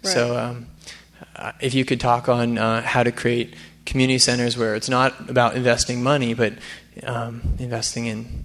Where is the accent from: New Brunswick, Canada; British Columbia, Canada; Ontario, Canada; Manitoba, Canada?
New Brunswick, Canada; Saint John; I'm a Canadian citizen. I'm from St. John, New Brunswick, on the east coast of Canada.